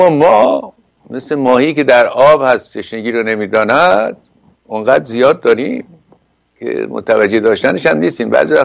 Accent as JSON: {"language": "Persian", "country": "Iran", "said": "من یه ایرانی هستم"}